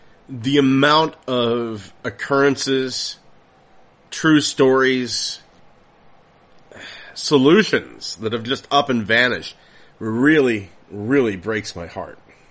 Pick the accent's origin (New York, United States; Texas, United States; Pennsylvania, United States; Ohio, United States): Pennsylvania, United States; I'm from Pennsylvania. The entire state is just riddled with haunted houses.